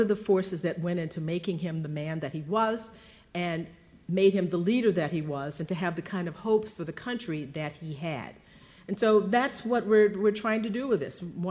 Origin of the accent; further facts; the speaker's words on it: Texas, United States; I mentioned earlier today that in my home state of Texas, there are people who want to take him out of the history books because he's not